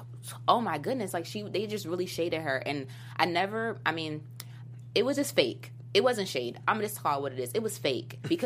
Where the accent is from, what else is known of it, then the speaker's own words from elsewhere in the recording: New Jersey, United States; I'm from New Jersey and people got weight on them.